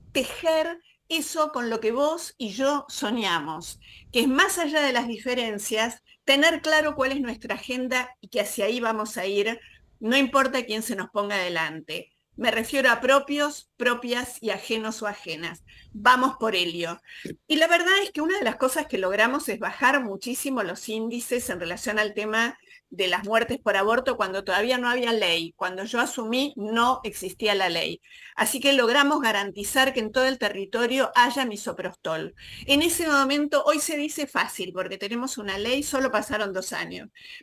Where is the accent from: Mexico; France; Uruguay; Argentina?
Argentina; Buenos Aires; yo soy porteña, no soy matancera